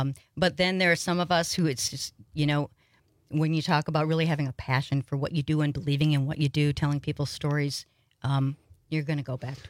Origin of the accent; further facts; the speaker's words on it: Shawano, Wisconsin, United States; also born or lived in California; But, you know, Northeast Wisconsin's my home.